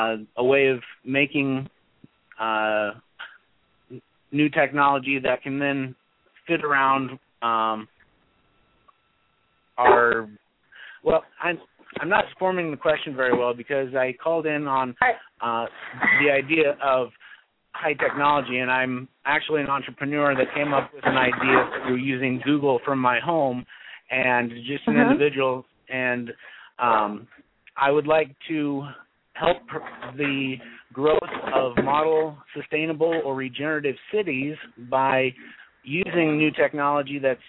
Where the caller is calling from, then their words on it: Indiana, United States; also born or lived in Illinois; My area code on the board there would indicate I'm in West West Central Illinois, but I'm actually in Northeast Indiana. I just kept my old cell phone number.